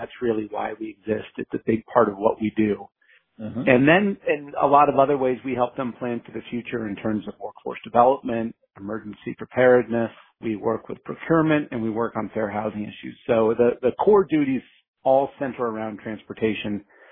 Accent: New England, United States; moved away as an adult; now in Maryland, United States; So I came to Maryland in 1996 when I was a freshman at Loyola College, and I've been here ever since. I grew up in New England.

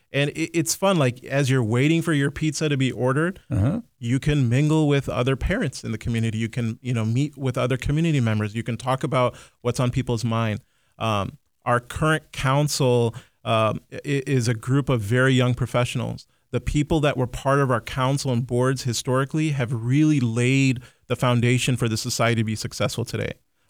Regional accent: Iowa, United States; I got to make sure I have a shout out to my home state of Iowa.

